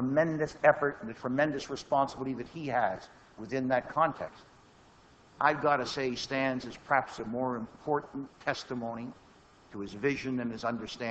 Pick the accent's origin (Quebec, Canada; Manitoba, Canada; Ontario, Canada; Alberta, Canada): Ontario, Canada; Windsor; I am from Windsor.